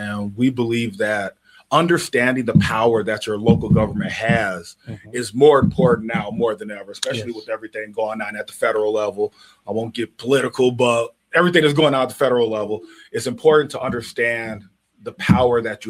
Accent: Muskegon Heights, Michigan, United States; I'm from Muskegon Heights. I'm actually a Muskegon Heights resident. Born there, grew up there my whole life, graduated from Muskegon Catholic.

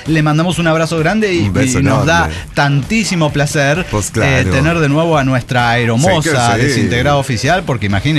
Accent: Mexico; como mexicano, al grito de guerra, estamos bien jodidos.

